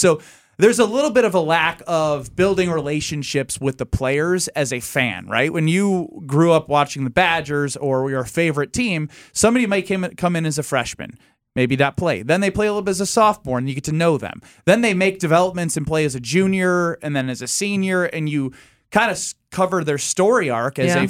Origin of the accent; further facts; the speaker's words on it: Chicago, Illinois, United States; I got to know him growing up in the Chicagoland area